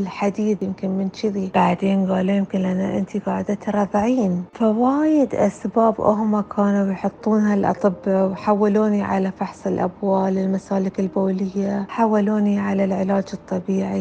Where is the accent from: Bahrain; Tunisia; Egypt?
Bahrain; Manama, Capital Governorate; born there; من دولة البحرين، من المنامة مسقط رأسي